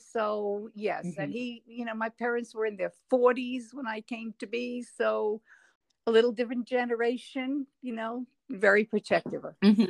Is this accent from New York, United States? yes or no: yes; North Valley Stream, New York, United States; I am from Long Island. Grew up in North Valley Stream, then moved out to Stony Brook further out on the island.